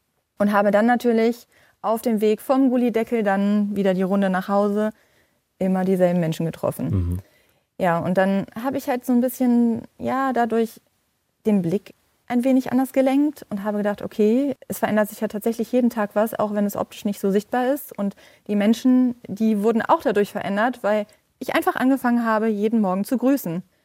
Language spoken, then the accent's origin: German; Mönchengladbach, North Rhine-Westphalia, Germany; also born or lived in Viersen; Ich bin in Viersen geboren, das ist nicht weit entfernt von Mönchengladbach und bin aber immer schon hier groß geworden, hab dann so ein paar Jahre lang mal so die Welt erkundet, habe gedacht, okay, ich ziehe mal nach Düsseldorf und ich ziehe mal nach Krefeld.